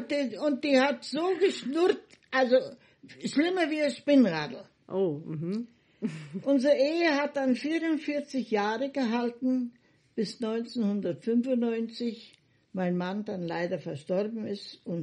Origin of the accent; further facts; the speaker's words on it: Silesian Voivodeship, Poland; now in Germany; wie es hier in Bayern der Brauch ist, mit Hochzeitsgeld. Bei uns in Schlesien war es anders.